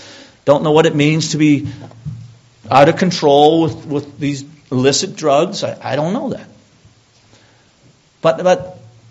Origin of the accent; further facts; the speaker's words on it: Canada; I'm a Canadian citizen paying Canadian taxes, full-time working in Canada